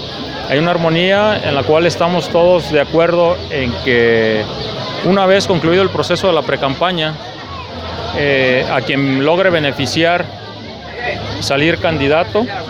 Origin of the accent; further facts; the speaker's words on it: Poncitlán, Jalisco, Mexico; Todos somos del municipio de Poncitlán